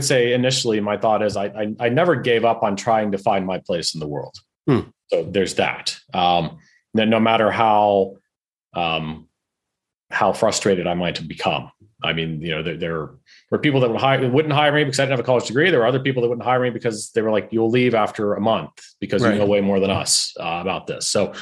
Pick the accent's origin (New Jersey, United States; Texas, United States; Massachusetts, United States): Texas, United States; Houston; I grew up in Houston, Texas. I went to school there.